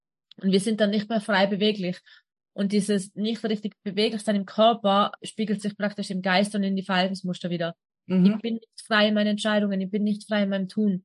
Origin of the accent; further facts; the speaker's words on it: Tyrol, Austria; Ich komme ursprünglich aus Tirol, bin jetzt in der Nähe von Wien.